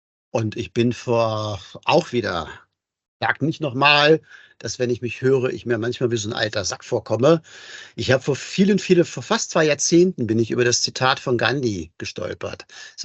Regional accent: Hanover, Lower Saxony, Germany; now in Bad Herrenalb, Germany; Ich bin ja erst seit 11 Jahren hier in Bad Herrenalb. Ich bin Hannoveraner

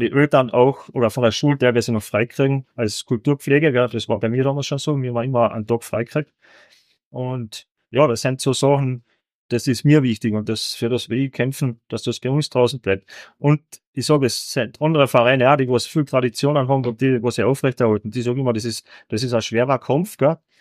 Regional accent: Carinthia, Austria; Ich bin auch Kärntner, ich bin gerne Kärntner, bin gerne Österreicher.

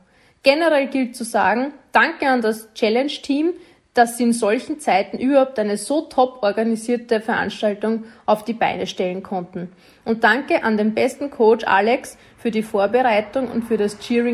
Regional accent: St. Pölten, Lower Austria, Austria; Als gebürtige St. Pöltnerin muss man deshalb einfach dort starten

